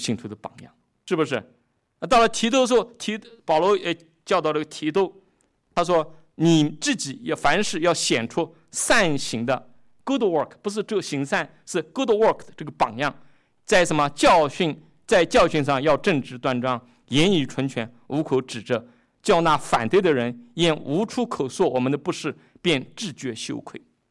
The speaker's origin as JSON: {"language": "Chinese", "country": "China", "said": "我们中国人有一句话叫什么？叫做上梁不正下梁歪，是不是？"}